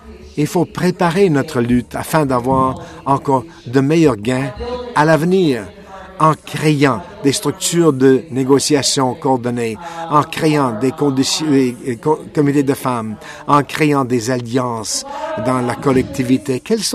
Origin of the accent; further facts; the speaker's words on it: British Columbia, Canada; chez nous en Colombie-Britannique